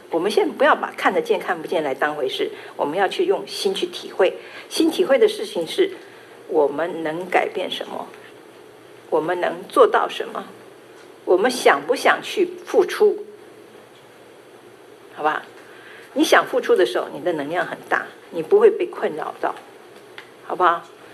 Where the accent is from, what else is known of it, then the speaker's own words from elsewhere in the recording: China; 我们中国人来说的话，我们说啊